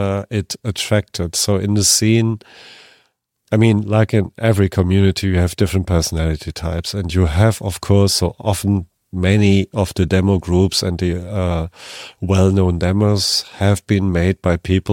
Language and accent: English; Germany; I'm from Germany